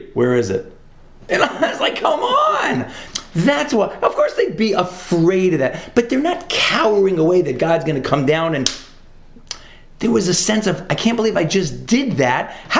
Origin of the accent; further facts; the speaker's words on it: Brooklyn, New York, United States; I grew up in Brooklyn, New York. I heard the expletives many, many times.